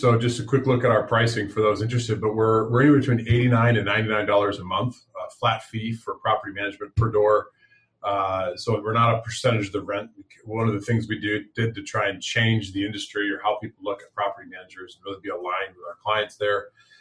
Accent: Minnesota, United States; I live in Minnesota. I was born and raised in Minnesota.

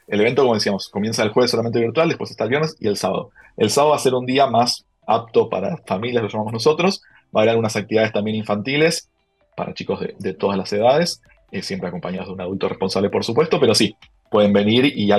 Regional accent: Buenos Aires, Argentina; Por si notaron mi acento, soy de Buenos Aires.

